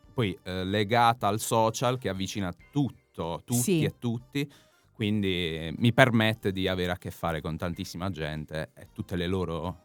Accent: Apulia, Italy; venire giù da noi in Puglia

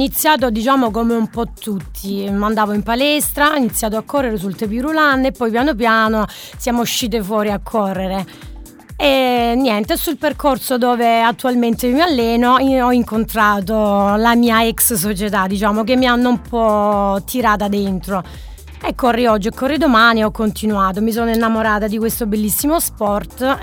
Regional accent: Latiano, Apulia, Italy; Io sono di Latiano.

